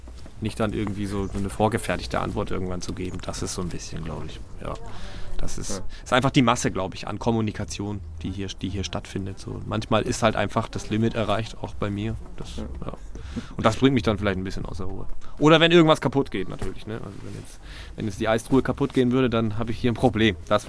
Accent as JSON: {"language": "German", "region": "Baden-Württemberg", "country": "Germany", "said": "Habe ich das Glück gehabt, dass meine Eltern mich hier mit 4 Monaten zum ersten Mal hergebracht haben. Ich komme eigentlich aus dem Süden, Nähe Stuttgart. Und... ja, meine Eltern haben mich relativ früh hierher gebracht. Meine Mutter kommt auch aus dem Norden"}